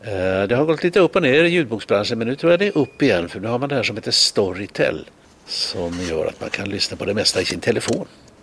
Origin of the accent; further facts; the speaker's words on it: Borås, Västra Götaland County, Sweden; Borås är min hemstad